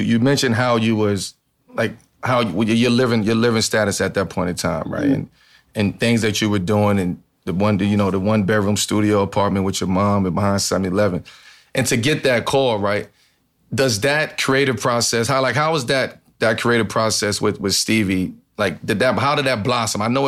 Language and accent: English; Baltimore, Maryland, United States; I grew up in Baltimore, so we had